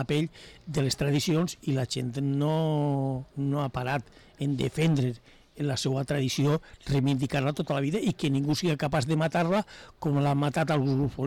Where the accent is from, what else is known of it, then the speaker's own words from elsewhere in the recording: Llíria, Valencian Community, Spain; Jo no puc fugir dels meus rels, que és de... Soc de Llíria, de València, soc de Llíria.